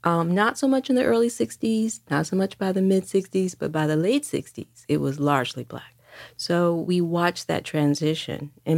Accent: Detroit, Michigan, United States; I grew up in Detroit throughout the 60s and 70s.

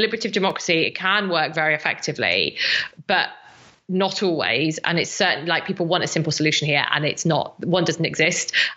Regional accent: Wales, United Kingdom; I'm from South Wales

